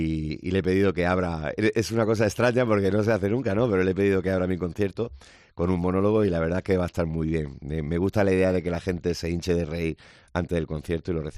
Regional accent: Cartagena, Region of Murcia, Spain; also born or lived in Melilla; así que soy murciano, cartagenero, melillense

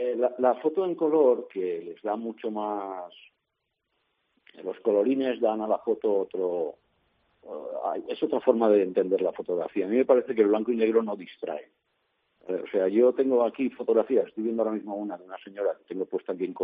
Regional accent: Valencian Community, Spain; moved away as an adult; now in Ávila, Spain; Yo el año pasado me vine a vivir a Ávila, en lo que cuando lo cuento aquí llaman el viaje inverso, ¿no? Porque yo soy valenciano y digo, me he venido a vivir a Ávila por voluntad propia

